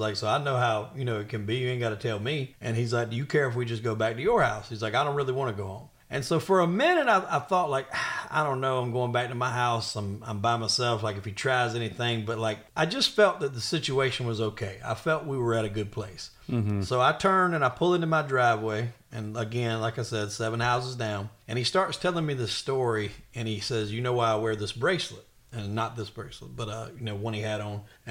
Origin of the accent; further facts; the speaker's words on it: the South, United States; Look, I'm from the South. Like, when I was 18 years old, I bought my first shotgun.